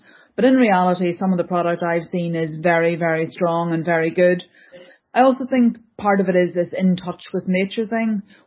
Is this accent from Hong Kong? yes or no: no; Derry, Northern Ireland, United Kingdom; I'm from a border town, like I'm from Derry, so everybody comes into Derry for the day, does a shop.